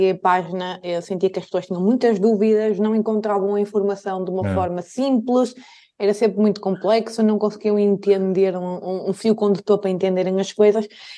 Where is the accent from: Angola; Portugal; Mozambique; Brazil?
Portugal; Maia, Norte; sou aqui da zona do Porto, caso não tenha reparado pelo sotaque. Mais propriamente da Maia.